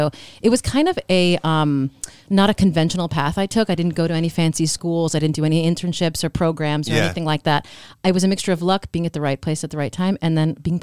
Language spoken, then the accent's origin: English; Miami, Florida, United States; now in Brooklyn, United States; Yes, I am born and raised in Miami.